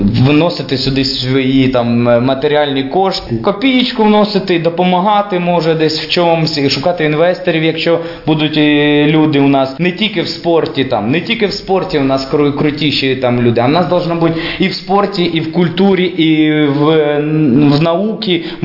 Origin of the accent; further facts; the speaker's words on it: Lebedyn, Sumy Oblast, Ukraine; перше місто, це моє рідне місто, в якому я б жив би все життя. Це Лебедин.